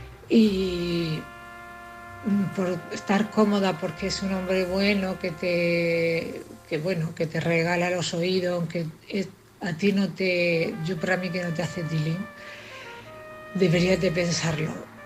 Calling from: Cartagena, Region of Murcia, Spain; de Cartagena.

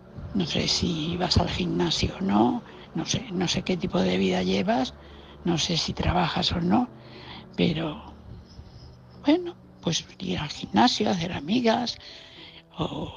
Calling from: Valencia, Valencian Community, Spain; de Valencia.

